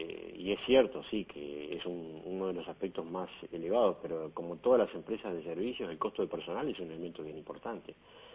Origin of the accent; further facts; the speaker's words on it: Paysandú, Uruguay; born there; now in Montevideo, Uruguay; Nací en Paysandú y estoy viviendo en Montevideo hace ya 17 años.